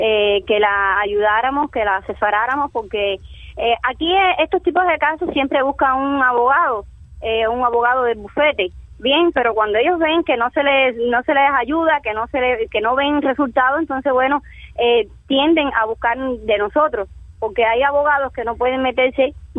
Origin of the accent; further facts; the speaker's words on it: Pinar del Río, Cuba; ahí como somos de Pinar del Río, nos empezamos a relacionar más